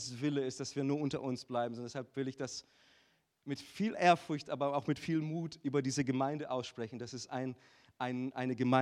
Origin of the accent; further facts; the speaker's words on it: Brazil; German is a second language; now in Germany; ich fühle mich auch als Brasilianer, auch wenn ich schon die Hälfte meines Lebens hier bin.